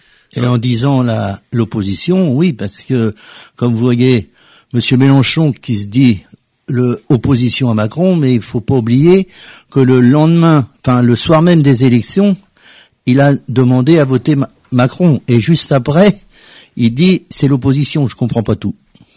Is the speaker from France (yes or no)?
yes; Maillé, France; 55 ans. Je suis de Maillé, ancien conseiller municipal de Maillé de 2014 à 2020.